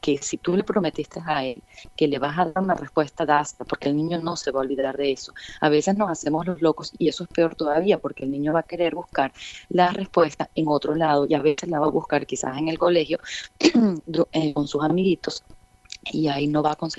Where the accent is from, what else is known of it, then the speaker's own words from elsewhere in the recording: Venezuela; soy venezolana y me duele mi país